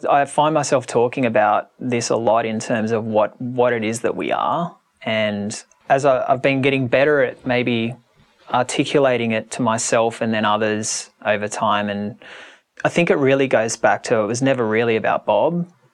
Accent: Australia; all those types of things that you love about being Australian, and that kind of emotional pull that the place has

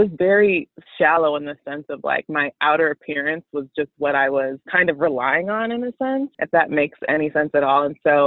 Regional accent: Chicago, Illinois, United States; also born or lived in Houston, United States; we're based in Chicago. I was born in Houston, raised here

